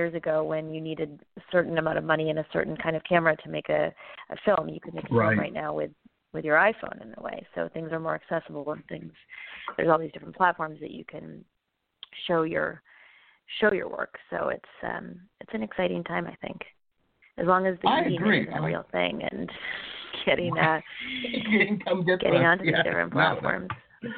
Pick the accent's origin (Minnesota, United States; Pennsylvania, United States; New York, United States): Minnesota, United States; Minneapolis; Well, I was raised in Minneapolis, Minnesota.